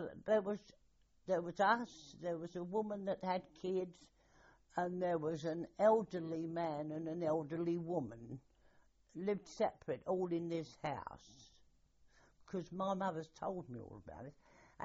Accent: Brixton, London, United Kingdom; born there; which on my birth certificate it says Lambeth, Brixton, but of course I don't know what it's called now. I was born in the Todd Ward.

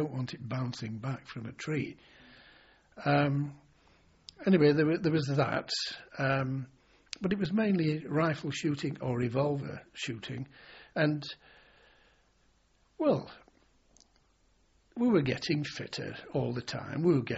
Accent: North West England, United Kingdom; born there; I was born in Cumberland

